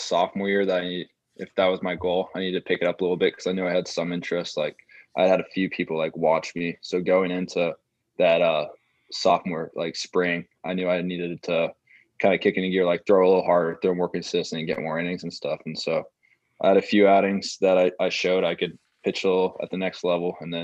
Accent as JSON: {"language": "English", "town": "Bloomington", "region": "Indiana", "country": "United States", "said": "I'm from Bloomington, Indiana. Went to Bloomington North High School."}